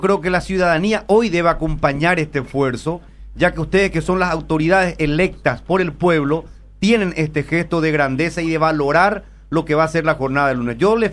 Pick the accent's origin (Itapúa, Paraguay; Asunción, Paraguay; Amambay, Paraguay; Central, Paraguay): Central, Paraguay; Capiatá; also born or lived in Areguá; Yo pasé mi infancia y parte de mi juventud por Capiatá. Yo nací en Areguá, soy orgullosamente aregüeño. Pero tuve tantas veces oportunidad de ir a Capiatá y vi cómo creció Capiatá.